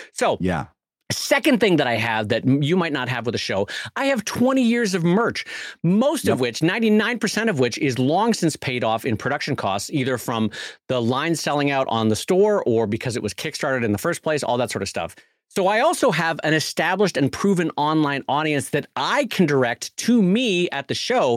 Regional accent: San Diego, California, United States; I have family in San Diego. I'm from San Diego.

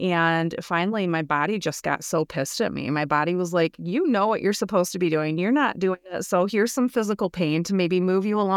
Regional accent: Michigan, United States; She's from Michigan. I'm from Michigan.

